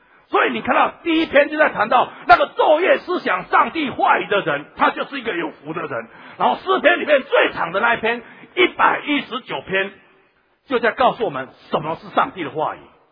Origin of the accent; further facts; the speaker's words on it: Taitung, Taitung County, Taiwan; 我那时候有小时候在台东，我住在台东